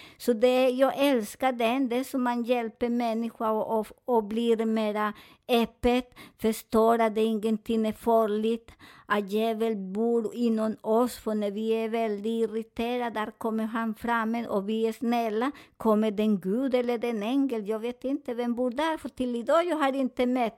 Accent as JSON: {"language": "Swedish", "country": "Colombia", "second_language": "Swedish", "said": "För ni vet att jag är från Colombia"}